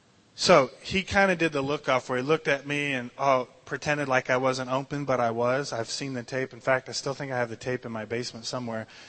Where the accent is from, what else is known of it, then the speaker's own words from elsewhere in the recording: Michigan, United States; now we're from Michigan, so we learned to shovel the snow off the driveway and just deal with all the elements.